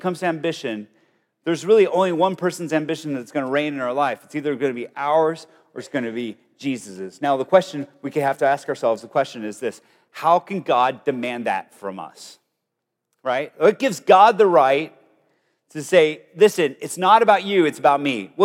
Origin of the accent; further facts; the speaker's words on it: Colombia; I grew up in South America, in Colombia, where people were getting kidnapped a lot when I was in my childhood.